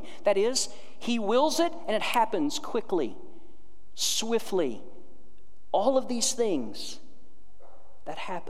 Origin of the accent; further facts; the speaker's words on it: Georgia, United States; also born or lived in Seattle; now in South Dakota, United States; That part of that verse wouldn't have made near as much sense to me before I moved to South Dakota. I grew up in Georgia. I didn't know much about his cold in Georgia. After that, we lived in Seattle.